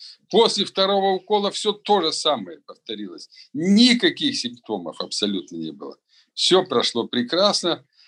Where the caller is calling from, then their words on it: Saint Petersburg, Russia; Я из Санкт-Петербурга, 65 лет.